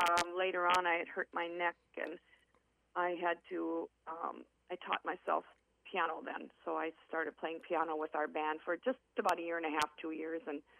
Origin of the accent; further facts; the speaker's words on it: New Ulm, Minnesota, United States; Well, I was born and raised in New Ulm, and I lived on the north end of town on Payne Street.